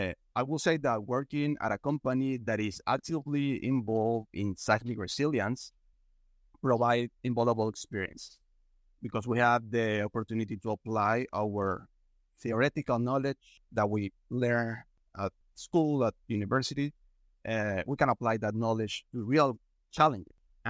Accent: Venezuela; English is a second language; I'm a graduated civil engineer from Latin America, specifically from Venezuela.

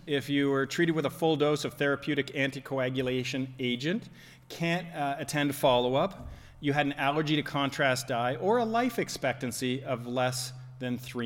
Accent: Canada; And I mentioned being Canadian earlier, where we say sorry all the time.

